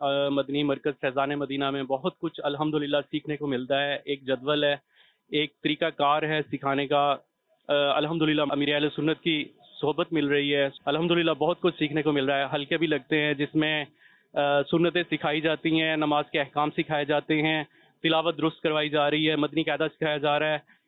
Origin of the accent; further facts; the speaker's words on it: Alipur, Punjab, Pakistan; میں علی پور سے ہوں.